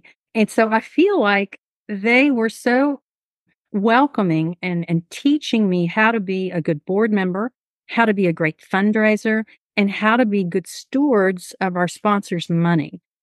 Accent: Houston, Texas, United States; accent: Southeast Houston; I'm a sixth-generation Texan. I'm super proud of that. So my Southeast Houston accent is likely going to shine through this interview. I come from a loving and extended family, most of whom reside in Texas.

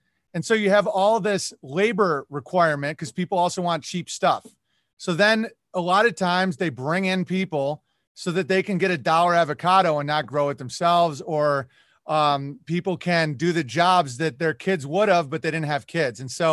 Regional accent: New York, United States; Like, I'm from New York State. My mom is still there. My brother's still there.

